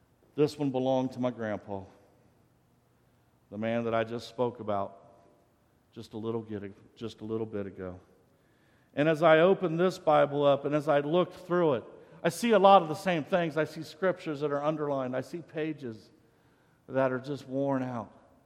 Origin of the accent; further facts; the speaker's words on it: Jamestown, United States; also born or lived in Chicago; ended up living in Chicago for a while. That's a big jump from growing up in Jamestown, let me tell you.